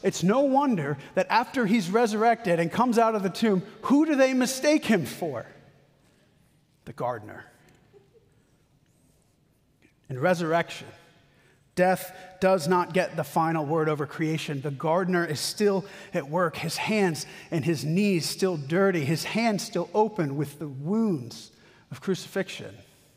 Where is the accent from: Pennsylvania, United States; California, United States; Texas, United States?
Texas, United States; The Woodlands; hometown I'm from, the Woodlands. I had this sticker on it for years, and everything came off except my hometown, and I've just left it on there. This is the place that I go back to when I need to hear from God.